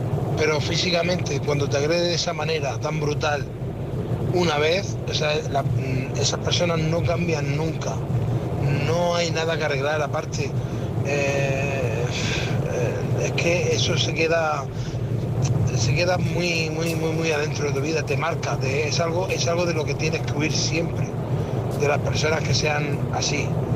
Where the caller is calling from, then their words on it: Murcia, Region of Murcia, Spain; de Murcia